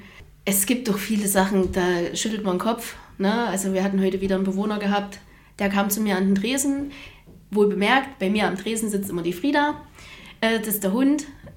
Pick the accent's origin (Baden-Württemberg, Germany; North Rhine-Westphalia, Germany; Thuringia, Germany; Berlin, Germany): Thuringia, Germany; Also ich komme ursprünglich hier aus der Nähe von Gera.